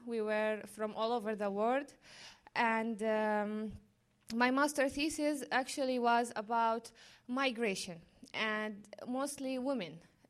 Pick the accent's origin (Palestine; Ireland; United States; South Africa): Palestine; and I am from Palestine.